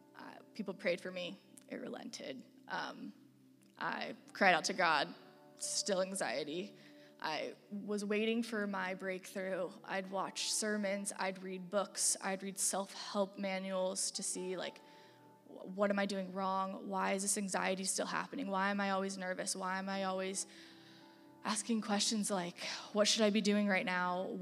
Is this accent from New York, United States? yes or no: no; Bloomington, Illinois, United States; now in Champaign, United States; I grew up in Bloomington, Illinois, had a big family, lots of step-siblings and whatnot, so I love it in Champaign